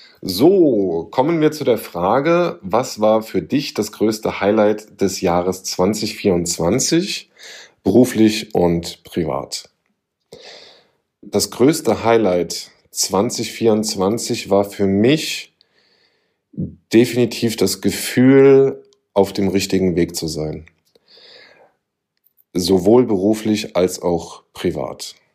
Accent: Koblenz, Rhineland-Palatinate, Germany; ich bin aus dem schönen Raum Koblenz. Das heißt, ich bin waschechter Rheinländer

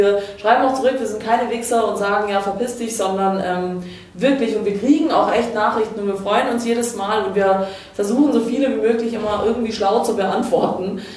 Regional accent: Croatia; Ich bin Kroatin.

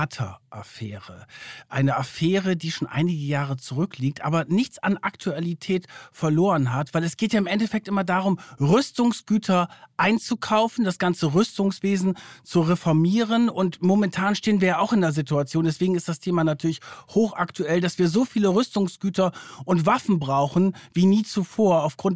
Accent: Verden an der Aller, Lower Saxony, Germany; in der Jugendherberge in Verden an der Aller, da wo ich aufgewachsen bin.

